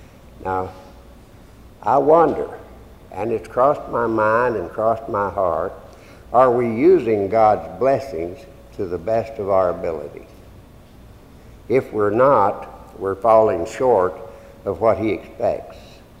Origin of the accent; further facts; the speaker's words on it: Missouri, United States; born there; accent: hillbilly; I'm a hillbilly. I was born in South Missouri, and I speak hillbilly.